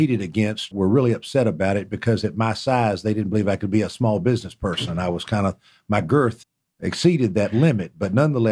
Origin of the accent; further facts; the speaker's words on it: Columbus, Georgia, United States; I was not a big traveler. I liked it there. I liked growing up in Columbus.